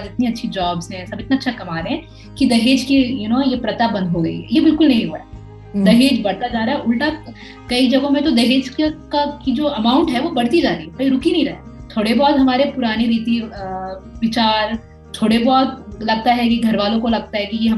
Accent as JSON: {"language": "Hindi", "region": "Kerala", "country": "India", "said": "मैं केरला से आती हूँ"}